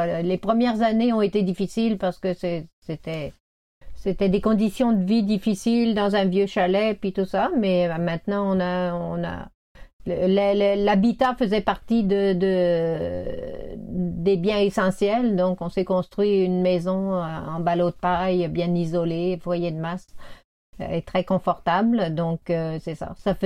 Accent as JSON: {"language": "French", "region": "Centre-Val de Loire", "country": "France", "lives_now": "Canada", "said": "Du Loiret."}